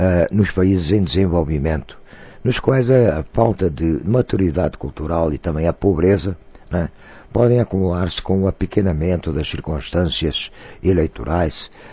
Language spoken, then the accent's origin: Portuguese; Brazil; Todos nós somos brasileiros, somos iguais e todos nós temos os mesmos direitos e deveres.